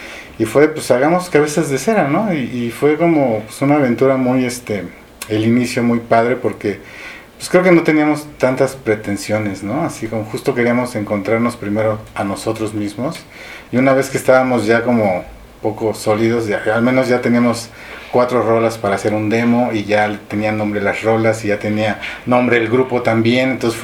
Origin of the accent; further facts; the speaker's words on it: Mexico; Si bien éramos un grupo de rock mexicano, porque somos mexicanos